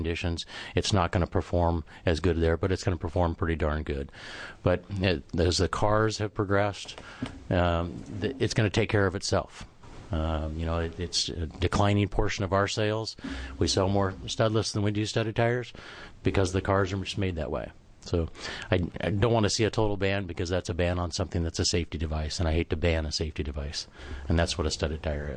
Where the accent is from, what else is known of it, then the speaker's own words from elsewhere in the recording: Newport, Oregon, United States; I'm from Newport, Oregon. My family owns two tire stores in Newport and Toledo.